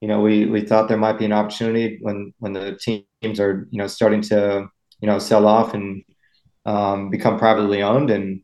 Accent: U.S. Virgin Islands; now in Newport, United States; I grew up in the Virgin Islands, but currently living in Newport, Rhode Island.

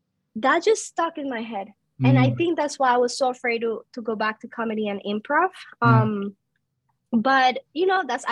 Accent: Colombia; I come from Colombia.

